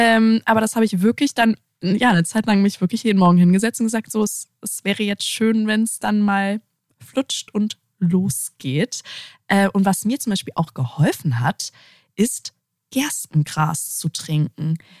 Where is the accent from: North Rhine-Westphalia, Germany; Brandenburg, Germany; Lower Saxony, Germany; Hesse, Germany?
Lower Saxony, Germany; ich bin groß geworden in der Nähe von Walsrode.